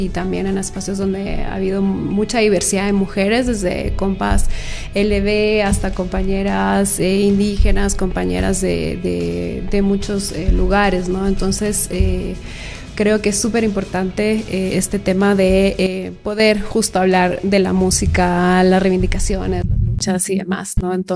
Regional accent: Madrid, Community of Madrid, Spain; now in Ecuador; yo soy tamborera, vengo de Madrid, de España, pero vivo en Ecuador como 8 años

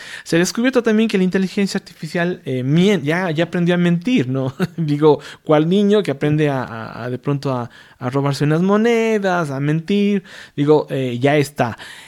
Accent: Cuenca, Azuay, Ecuador; Los cuencanos tenemos una característica, Edgar, nos preguntan de dónde eres, no decimos somos ecuatorianos, yo soy de Cuenca, dice.

